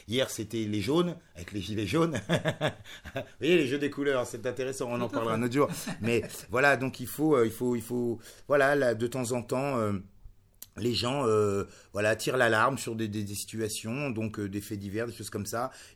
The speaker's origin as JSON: {"language": "French", "country": "France", "said": "Moi, je suis français depuis bien plus longtemps que beaucoup de gens."}